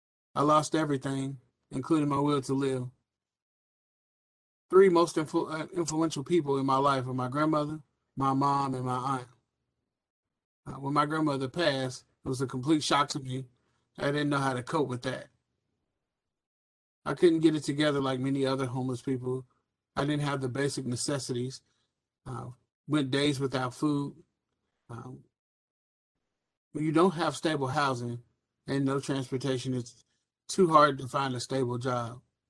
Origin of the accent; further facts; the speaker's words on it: Louisville, Kentucky, United States; born there; I was born here in Louisville, Kentucky, in February of 1981.